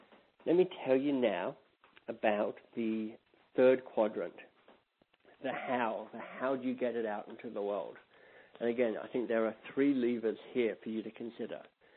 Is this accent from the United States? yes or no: no; Australia; moved away as an adult; now in Canada; So there is, I come from Australia originally. So Australia, amongst other things for being a great country, has great wine. So when I moved to Canada 6 or 7 years ago